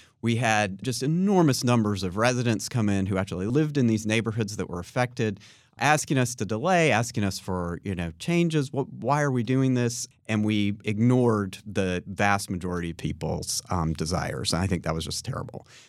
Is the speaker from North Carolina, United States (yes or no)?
yes; Chapel Hill, North Carolina, United States; I grew up here in Chapel Hill. I love our community so much.